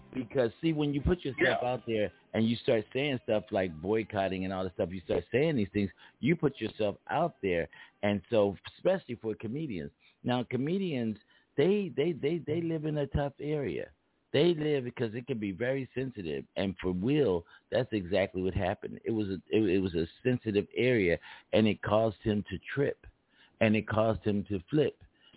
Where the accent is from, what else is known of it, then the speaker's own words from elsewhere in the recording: Philadelphia, Pennsylvania, United States; I'm from Philadelphia, where Will is from.